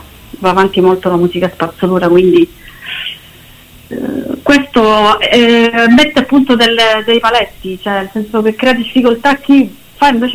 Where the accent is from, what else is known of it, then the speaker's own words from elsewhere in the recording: Messina, Sicily, Italy; vengo dalla Sicilia